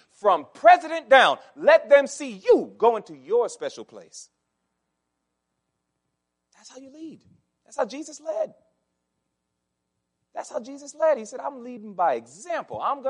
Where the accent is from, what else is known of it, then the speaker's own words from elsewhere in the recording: Massachusetts, United States; And don't tell me about cold because I don't want to hear it, because I'm from Massachusetts.